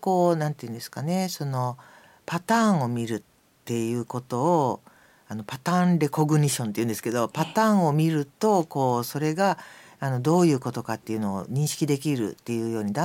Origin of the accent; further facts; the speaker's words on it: Hyogo, Japan; also born or lived in Osaka; 出身はですね、まあ、うん、正確に言うと兵庫県の、